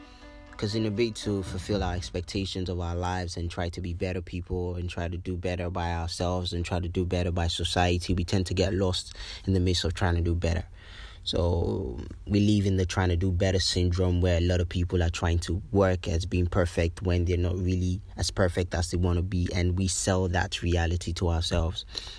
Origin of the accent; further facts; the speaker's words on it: Nigeria; Nigerian Youth, a podcast channel where we talk about everything, mental health, and how being a Nigerian can be really stressful and eventful at the same time.